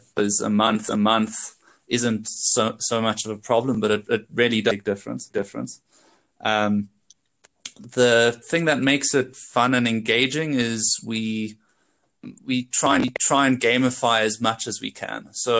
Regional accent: South Africa; also born or lived in Europe; I came back to South Africa. So I'm South African, but I was living in Europe at the time

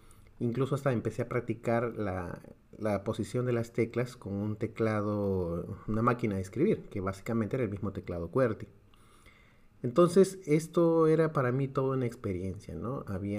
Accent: Peru; soy de Perú, tengo 36 años

